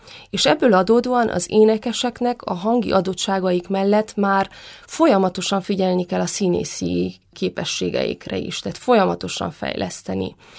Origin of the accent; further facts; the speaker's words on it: Székely Land, Romania; mivel én Székelyföldön töltöttem a gyerekkoromat, ezért volt a tarsolyomban már egy regionális dialektus